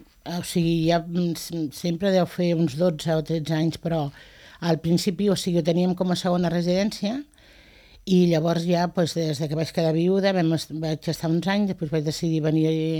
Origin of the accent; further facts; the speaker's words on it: Granollers, Catalonia, Spain; moved away; Pues vaig viure a Granollers fa 3 anys. O sigui, que vaig decidir ja vendre el pis de Granollers i que vaig marxar de Granollers deu fer 3 o 4 anys.